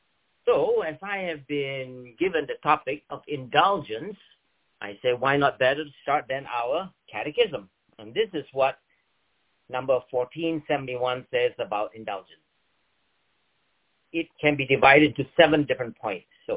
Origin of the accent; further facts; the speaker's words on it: Connecticut, United States; Good morning, everybody, and … I'm from Connecticut, where it's now 11:02 in the morning.